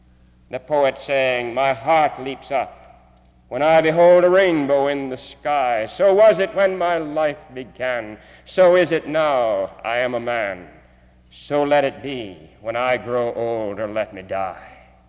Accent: Orlando, Florida, United States; I never will forget when I got to Mars Hill College, coming from Orlando, Florida, my hometown, 600 miles, first time away from home for any length of time

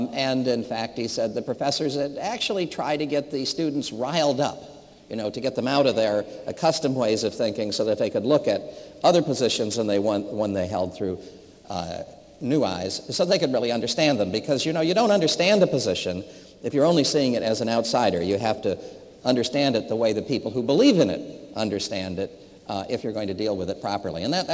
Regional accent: Berkeley, California, United States; President Patterson remarked that I was from Berkeley, and I could hear all of you murmuring, can anything good come out of Berkeley?

